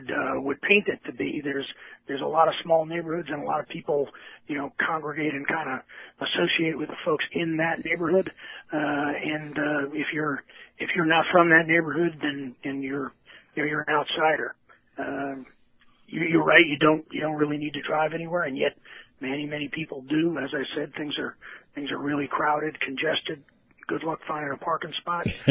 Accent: New York City, New York, United States; So growing up back in the 70s, it was a very different different city back then.

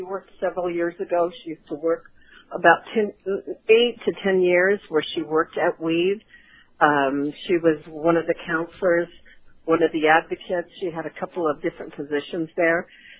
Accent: Morgan Hill, California, United States; now in Elk Grove, United States; We are kind of like a transplant. About 24 years ago. We're from the Morgan Hill area originally. So our children have grown up here in the Elk Grove, Sacramento area

